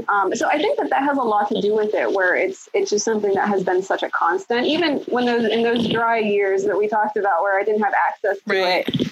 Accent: Ohio, United States; but I'm from Northeastern Ohio, and there was still a very legendary, like the horror host Goulardi, was back in the 60s.

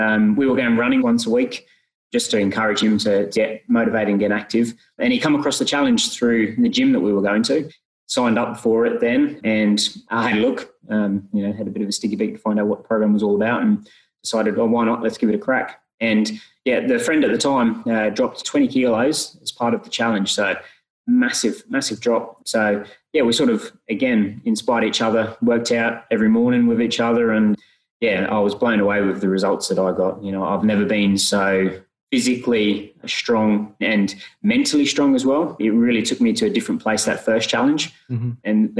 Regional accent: England, United Kingdom; now in Australia; I'm originally from England

